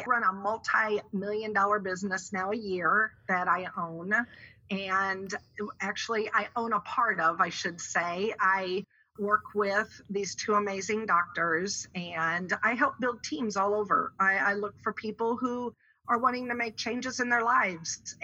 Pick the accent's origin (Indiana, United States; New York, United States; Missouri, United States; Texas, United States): Missouri, United States; Augusta; I grew up in Augusta, Missouri. I am the oldest of four children.